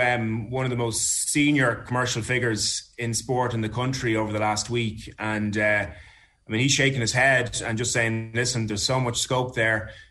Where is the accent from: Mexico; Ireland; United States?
Ireland; Leinster; I'm from Meath